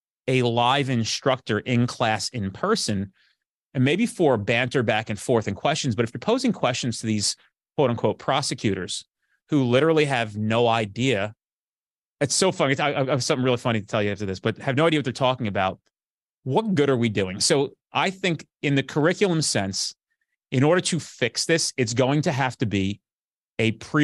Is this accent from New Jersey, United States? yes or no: yes; New Jersey, United States; So it's a three-part series, and I'm from New Jersey